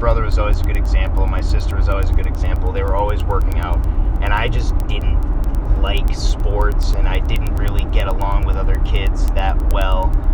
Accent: Saco, Maine, United States; I grew up here in Maine. Okay. Yeah, I grew up in Saco, and then I moved around, but I ended up coming back when I was 15.

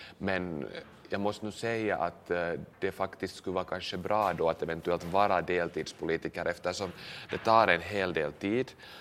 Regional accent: Ingå, Uusimaa, Finland; kommer att inleva då min riksdagsvalskampanj då på min hemort i Ingå då nu inkommande lördag.

